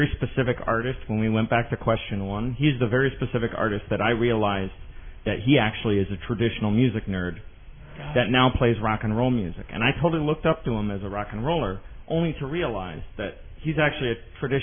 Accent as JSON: {"language": "English", "town": "Stevens Point", "region": "Wisconsin", "country": "United States", "also_born_or_lived": "Minneapolis", "said": "I was living in Minneapolis, actually, at the time, and it was after I'm originally from Stevens Point, and I went to University of Wisconsin branch system, and I lived in Minneapolis a little while."}